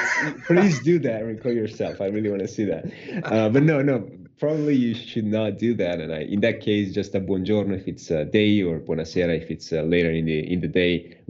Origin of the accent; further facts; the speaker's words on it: Milan, Lombardy, Italy; English is a second language; I was brought up in Milan in the north